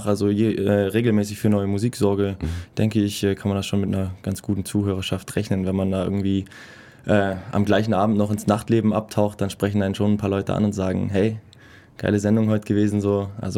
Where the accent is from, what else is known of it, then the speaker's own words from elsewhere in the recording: Ulm, Baden-Württemberg, Germany; Ich bin gebürtiger Ulmer, aufgewachsen in Wiblingen